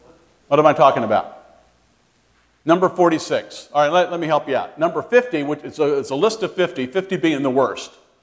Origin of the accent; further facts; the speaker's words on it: Maryland, United States; I'm from Maryland. It hurt my feelings, huh?